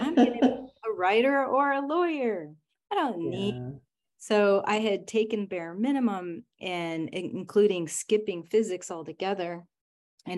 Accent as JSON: {"language": "English", "region": "New Mexico", "country": "United States", "tie": "born or raised there", "said": "I grew up in New Mexico."}